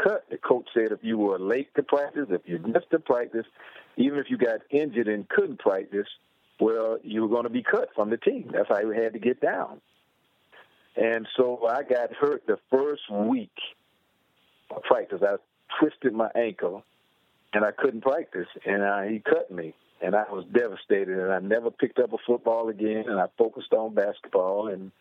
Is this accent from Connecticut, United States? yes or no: no; Winter Haven, Florida, United States; I grew up in Winter Haven, Florida, and baseball was the king here because the Boston Red Sox used to spring train here.